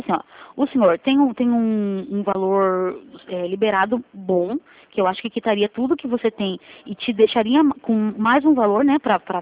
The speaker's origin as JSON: {"language": "Portuguese", "town": "Curitiba", "region": "Paraná", "country": "Brazil", "said": "Eu sou daqui de Curitiba, aqui do Paraná."}